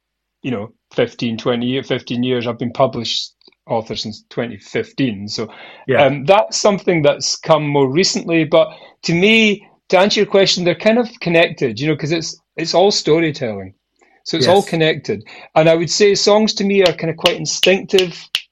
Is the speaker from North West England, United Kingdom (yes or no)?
no; Mull, Scotland, United Kingdom; as a kid growing up in Mull